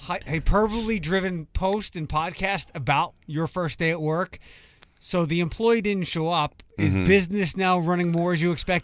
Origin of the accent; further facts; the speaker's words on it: Philadelphia, Pennsylvania, United States; now in Ohio, United States; Like, I came from Philadelphia where we got like if we got yesterday's thing, the city was paralyzed. Like, and I moved here to the Midwest.